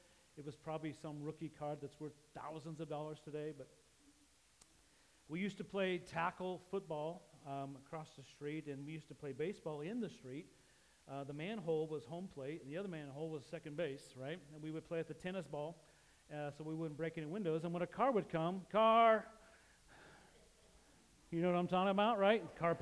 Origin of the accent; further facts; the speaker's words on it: Utah, United States; Well, growing up in Utah, that's a state in the United States. It's out west.